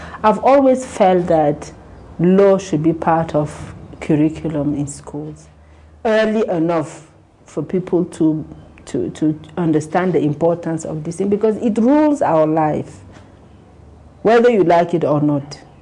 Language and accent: English; Cameroon; I'm from Cameroon.